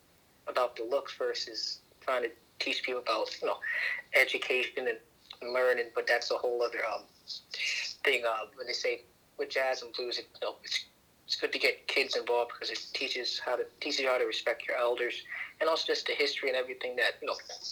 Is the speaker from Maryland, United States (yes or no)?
no; New York, United States; growing up in New York